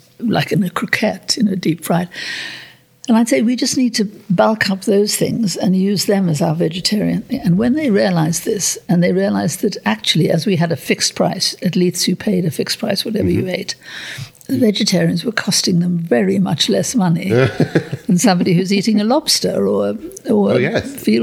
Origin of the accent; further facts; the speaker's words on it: South Africa; I think we grew up in especially in South Africa, which is less populated. We grew up in a generally cleaner environment.